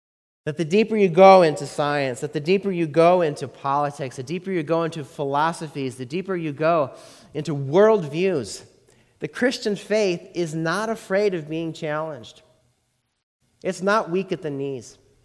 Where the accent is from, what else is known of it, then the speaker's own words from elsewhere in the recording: Montana, United States; When I was growing up in Montana